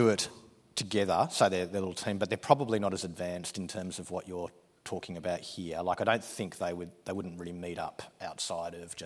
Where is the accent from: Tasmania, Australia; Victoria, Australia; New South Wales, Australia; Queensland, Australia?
Tasmania, Australia; I'm from Tasmania, from Summerlees Church down there.